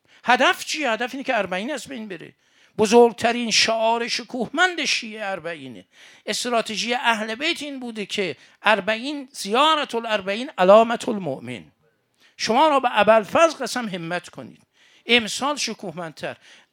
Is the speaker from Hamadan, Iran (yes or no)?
no; Mashhad, Razavi Khorasan, Iran; ما بچه مشهدیم